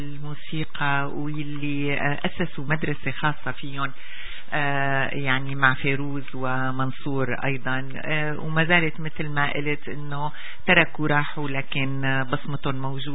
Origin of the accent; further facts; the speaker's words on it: Syria; دعوة محبة وسلام لنا جميعا كسوريين